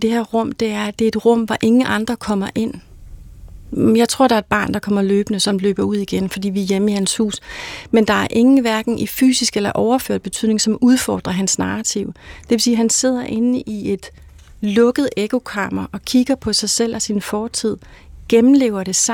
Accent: Dalum, Region of Southern Denmark, Denmark; som vi jo ikke lige møder i Kerteminde, hvor du er fra, eller i Dalum, hvor jeg er fra.

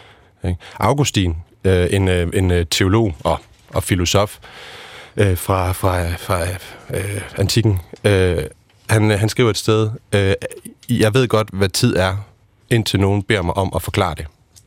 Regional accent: Aarhus, Central Denmark Region, Denmark; jeg er født og opvokset i Aarhus, blev født i 1990. Og jeg er gift.

